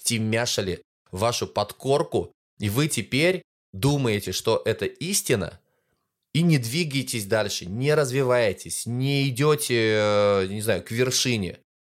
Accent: Oral, West Kazakhstan Region, Kazakhstan; born there; also born or lived in Kostanay / Lugovoy / Bishkek / Orenburg; я родился в Уральске, переехал в Кустанай, из Кустанай в Луговой, из Луговой во Фрунзе, из Фрунзе в Оренбург, из Оренбурга в Кострому, потом Испания, Казань, Москва.

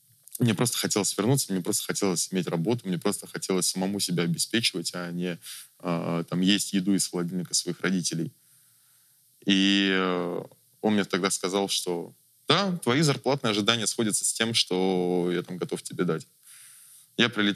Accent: Moscow, Russia; я наркоман из Москвы

